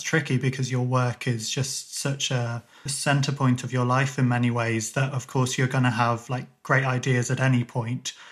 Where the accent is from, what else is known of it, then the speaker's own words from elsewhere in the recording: England, United Kingdom; I was brought up mainly in England